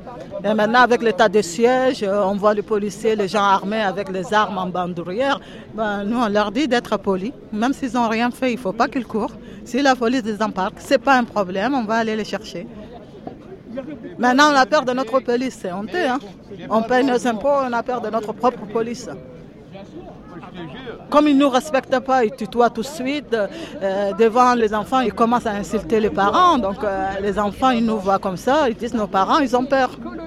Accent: France; Donc nous, on se sent français, on est français. Nos ancêtres ont libéré ces pays.

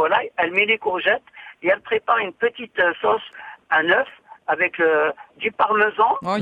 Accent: Pays de la Loire, France; Oui, je suis un Mayennais

